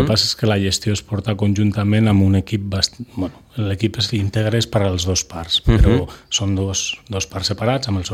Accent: Soria, Castile and León, Spain; born there; moved away as an adult; now in Barcelona, Spain; Jo vaig néixer a Sòria fa 45 anys, ja. I vaig començar a treballar aquí a Barcelona l'any 2003

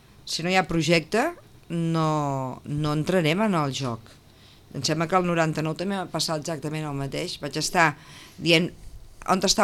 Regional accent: Catalonia, Spain; Bueno, soc catalana, no?

